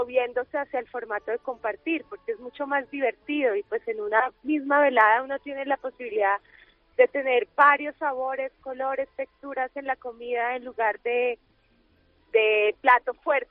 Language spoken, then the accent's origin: Spanish; Bogotá, Colombia; materializar esas ideas aquí en mi país y particularmente en Bogotá, en mi ciudad